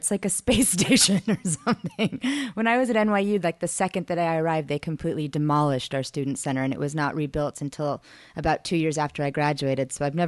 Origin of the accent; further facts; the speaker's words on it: Omaha, Nebraska, United States; who's also a writer and was sort of a mentor to me when I was very young, growing up in Omaha.